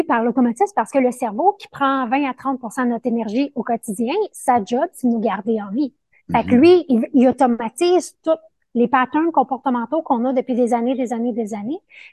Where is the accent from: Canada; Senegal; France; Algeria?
Canada; Montreal, Quebec; Moi, je suis de Montréal, mais